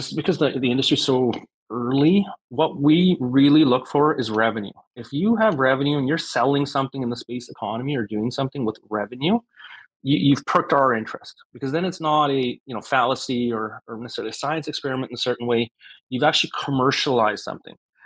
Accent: Canada; I don't even know if my home country of Canada necessarily has 10 fighter jets in their entire fleet.

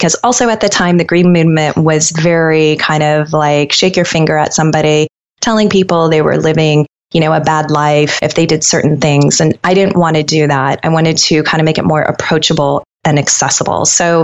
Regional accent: Colorado, United States; I grew up in Colorado and I was surrounded by nature, but I was never into the organic thing.

